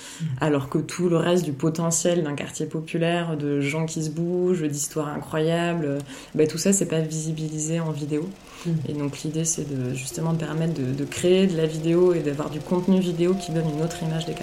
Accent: Occitanie, France; Parce que comme je venais d'un village en Aveyron, j'avais trop envie aussi de retrouver un territoire où il y aurait un peu cette ambiance village.

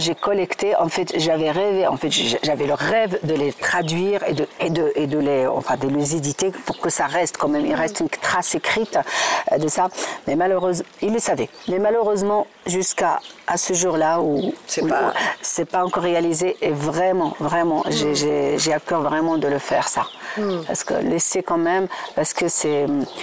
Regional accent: Morocco; French is a second language; now in France; Quand tu arrives en tant que Marocaine, même si j'étais enseignante de français, il y a plusieurs choses qui te manquent pour affiner ta langue.

